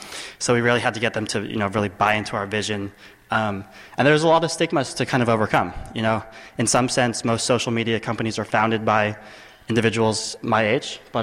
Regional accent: San Francisco, California, United States; I'm from San Francisco, and so over spring break, I met with an angel investor.

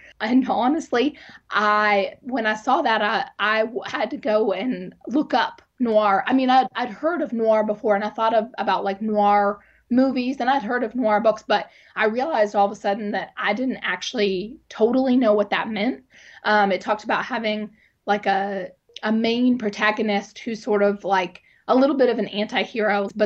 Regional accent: Alderson, West Virginia, United States; I grew up in Greenbrier County in Alderson. I was born on Muddy Creek Mountain, about 5 miles outside of Alderson, and lived there until I was 18.

